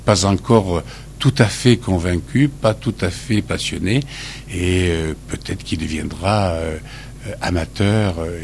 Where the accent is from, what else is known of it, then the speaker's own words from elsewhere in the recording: Valence, Auvergne-Rhône-Alpes, France; Valence, dans la Drôme.